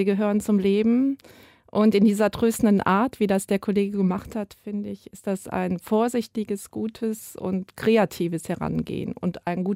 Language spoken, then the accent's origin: German; Cologne, North Rhine-Westphalia, Germany; Wir sind ja alles Kölner. Wir sind Kölner Autorinnen, wir leben alle hier.